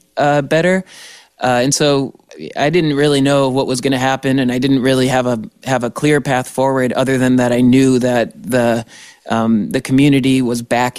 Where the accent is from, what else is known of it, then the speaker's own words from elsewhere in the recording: Hartford, Connecticut, United States; I grew up in the Hartford area, down in Connecticut, and my dad would bring me up to shows at the Iron Horse because in Connecticut, there really isn't a venue